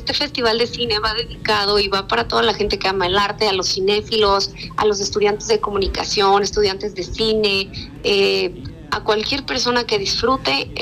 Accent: Cuernavaca, Morelos, Mexico; now in Los Angeles, United States; yo soy de Cuernavaca

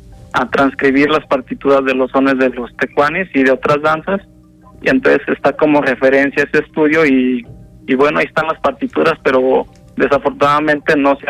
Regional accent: Coatetelco, Morelos, Mexico; soy originario de Coatetelco y toda mi vida he visto la danza de los tecuanes

